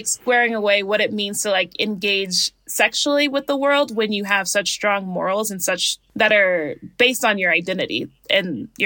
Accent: South Africa; especially a queer person growing up in South Africa

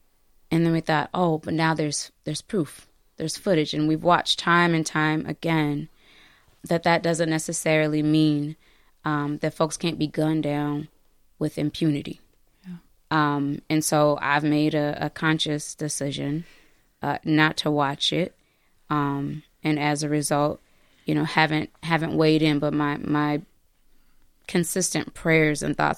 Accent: Davenport, Iowa, United States; So I'm not from the Twin Cities. I'm from the Quad Cities in Iowa. And I say that because I'm from Davenport, Iowa, and it's right across the river from Rock Island, Illinois, very similar to Minneapolis and St. Paul.

